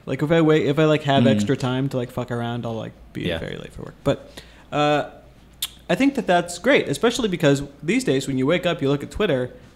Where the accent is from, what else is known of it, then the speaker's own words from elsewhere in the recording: Midwest, United States; You know, I think it's like we're from the Midwest. I think that the vegetables that we were given, a lot of them were like from a can.